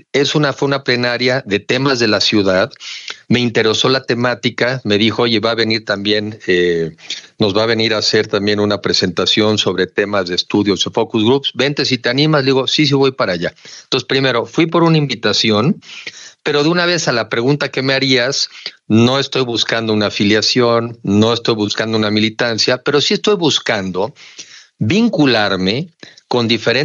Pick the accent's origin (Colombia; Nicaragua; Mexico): Mexico; como mexicano, como ciudadano, que me siento responsable